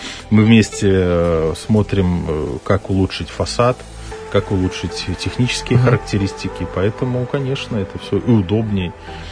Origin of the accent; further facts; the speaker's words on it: Novobelitsa, Gomel Region, Belarus; Ну, я сам коренной новобельчанин, можно так сказать. Родился в Новобелице, работал долгое время в Новобелицком районе.